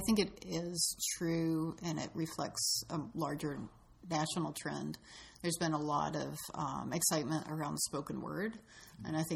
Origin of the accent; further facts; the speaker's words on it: West Virginia, United States; Yeah, I grew up in West Virginia, and so a number of them deal with specific events that happened in West Virginia, like mining disasters.